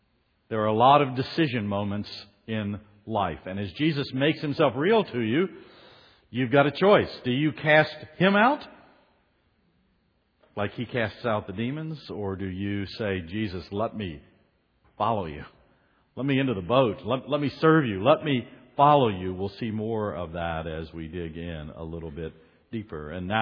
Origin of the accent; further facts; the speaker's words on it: Harrisonburg, Virginia, United States; If they know America very well, I might say I'm from Virginia. If they know Virginia a little bit better, I might say I'm from the Valley. But if they know the Valley really well, I might say I'm from Harrisonburg.